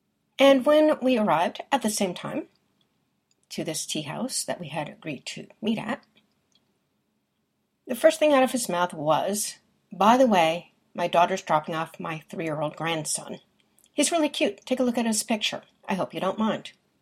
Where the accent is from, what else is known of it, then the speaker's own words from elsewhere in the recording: New York, United States; also born or lived in Boston; I was raised in New York. Maybe my attitude tells you this. Not the city, Westchester County, just to let you know, in the burbs. And I spent 35 years in Metro Boston area, mainly in the suburbs.